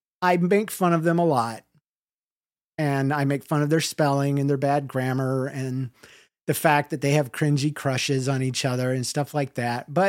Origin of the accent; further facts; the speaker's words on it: the South, United States; accent: Southern; was trying to talk in a Southern accent because I can do it easily without even trying because it's my native language.